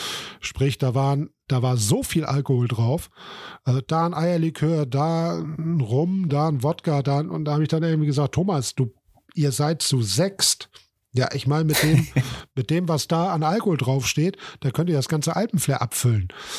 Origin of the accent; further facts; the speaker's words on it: Northern Germany, Germany; ich als Norddeutscher